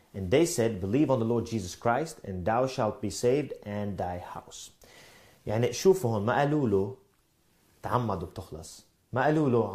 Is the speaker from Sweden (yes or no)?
yes; Sweden; وأنا من السويد.